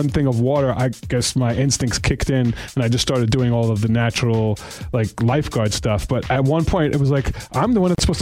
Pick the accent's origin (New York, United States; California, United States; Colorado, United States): New York, United States; Bronx; Yeah, well, I grew up in the Bronx.